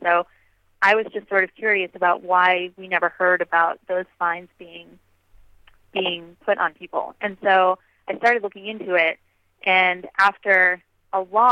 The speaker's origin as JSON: {"language": "English", "town": "Washington", "region": "District of Columbia", "country": "United States", "tie": "born or raised there", "said": "I grew up in Washington, D.C., and had always sort of been obsessed with going to New Mexico"}